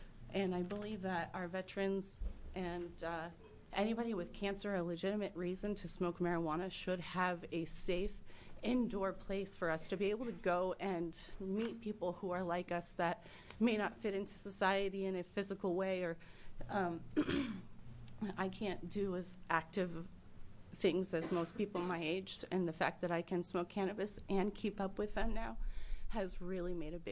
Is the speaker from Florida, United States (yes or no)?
no; Iowa, United States; I come from Iowa, and I was put in foster care at a really young age